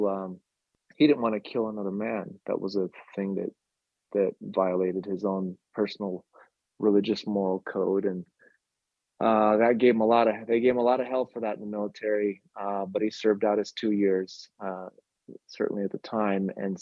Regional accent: Ukraine; moved away; when I was coming up as a kid, people with disabilities in Ukraine, and still today in much of Eastern Europe and Russia

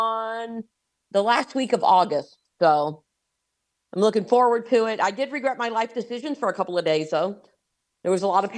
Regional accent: Florida, United States; also born or lived in Little Rock / Texas / Alaska; I grew up in Central Florida, so I know hurricanes, I know tornadoes, I know hot. I lived in Little Rock. I've lived in Texas. I've lived in Alaska.

